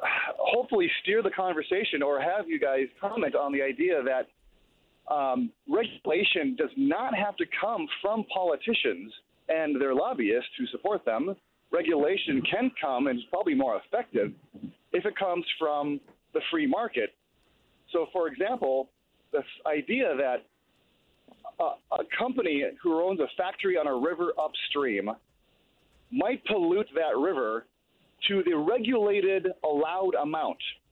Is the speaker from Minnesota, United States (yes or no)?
yes; Minneapolis, Minnesota, United States; I'm actually from Minneapolis, traveling down south.